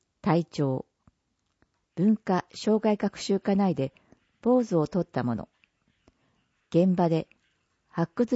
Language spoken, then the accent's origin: Japanese; Ryugasaki, Ibaraki, Japan; 生まれも育ちも龍ヶ崎なので、市民目線で仕事ができると思ったのと